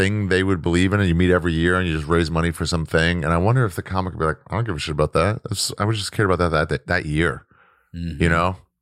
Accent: Israel; I'm from Israel.

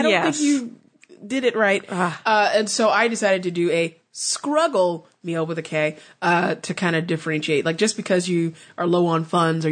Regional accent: Missouri, United States; I went to a ramen place because I'm from Missouri and, That's not a thing.

